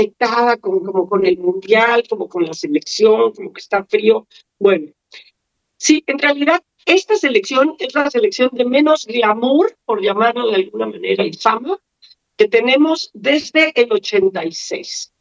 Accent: Mexico; iba a aprender cómo somos los mexicanos.

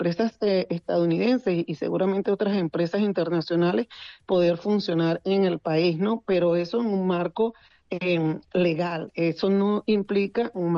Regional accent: Venezuela; a mí como venezolana me interesa muchísimo

